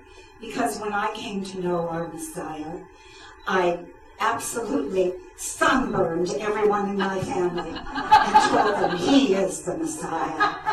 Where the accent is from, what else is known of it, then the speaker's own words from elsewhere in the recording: Iowa, United States; That was the kind of thing I grew up with in Iowa, with my own people.